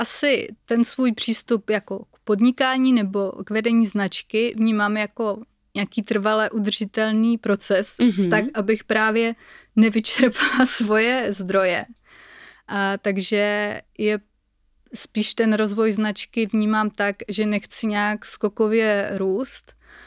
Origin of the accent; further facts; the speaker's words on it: Brno, South Moravian Region, Czechia; to jsme vlastně neřekli, že jsem Brňačka